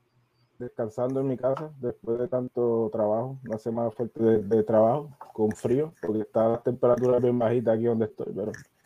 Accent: Dorado, Puerto Rico; also born or lived in New York; yo nací en Nueva York, pero yo me crié en Puerto Rico, específicamente en Dorado. Y yo vivía en un barrio, el barrio Marismilla de Dorado, un barrio humilde

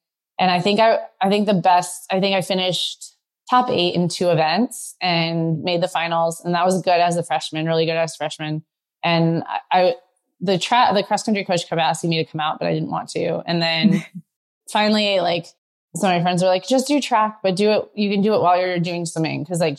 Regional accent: Arizona, United States; Like growing up in Arizona, like swimming is such, I think it's probably one of the best sports you can be involved in because it's so hot.

